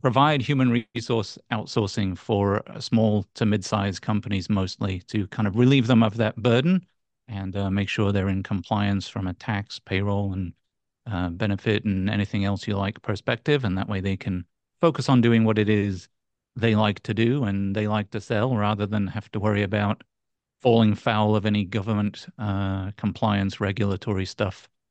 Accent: North West England, United Kingdom; now in Houston, United States; I grew up in a couple of villages just on the south side of Manchester in England. And through relationship and job, I eventually landed here in Houston, Texas.

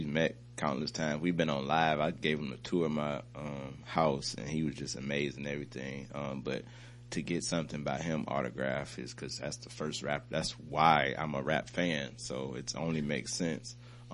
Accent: Detroit, Michigan, United States; I was from Detroit until like I probably would have squared up with somebody

